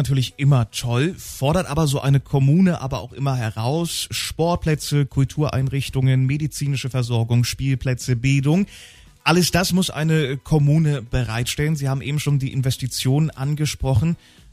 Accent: Potsdam, Brandenburg, Germany; ich als Potsdamer freue mich schon auf das neue Freibad

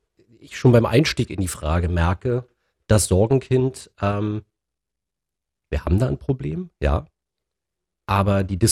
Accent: Potsdam, Brandenburg, Germany; Ich bin selber Potsdamer, ich weiß, was Wasser in Potsdam kostet.

